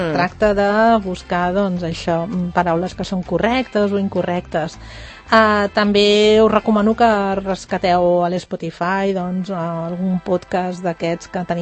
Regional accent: Barcelona, Catalonia, Spain; Jo, que sóc barcelonina, del barri gòtic

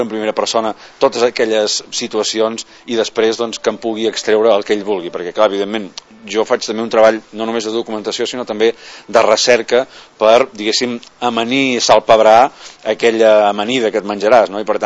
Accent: Catalonia, Spain; jo sóc català

